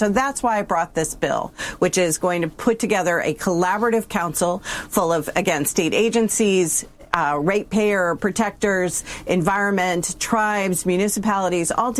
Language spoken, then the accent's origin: English; New Sharon, Maine, United States; I grew up in New Sharon, Maine, which is a community very close to Jay.